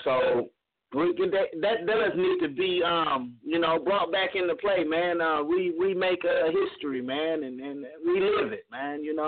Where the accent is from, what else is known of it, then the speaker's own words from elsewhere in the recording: Texas, United States; I grew up in Texas